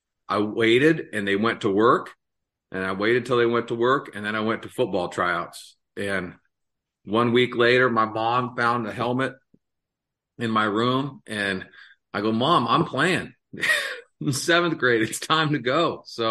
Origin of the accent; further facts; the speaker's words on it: Portland, Oregon, United States; I grew up in North Portland, which was a pretty rough neighborhood as far as Portland goes